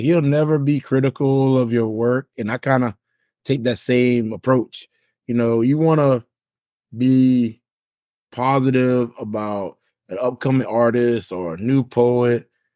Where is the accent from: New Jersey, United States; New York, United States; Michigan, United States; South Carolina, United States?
South Carolina, United States; Well, I grew up in South Carolina, but I listen to a lot of up north hip hop.